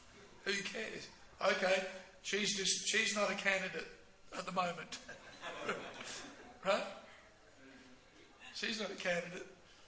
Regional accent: Australia; Oh, I'm an Indian. So what? I'm an Australian. Isn't it ironic? I'm an Aussie.

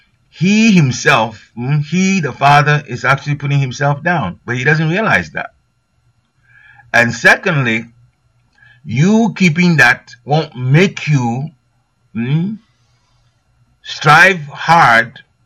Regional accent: United States; of course we're from the United States and we went to, that time we're in Malaysia.

